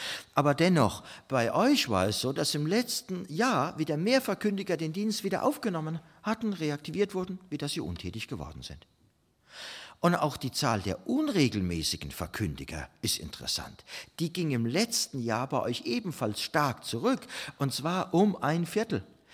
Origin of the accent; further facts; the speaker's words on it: Mannheim, Baden-Württemberg, Germany; Ich bin 45 und Sie ist 44. Aber auf jeden Fall sind wir also in Mannheim geboren, sind dort auch aufgewachsen, haben etwa die ersten 25 Jahre unseres Lebens dort verbracht.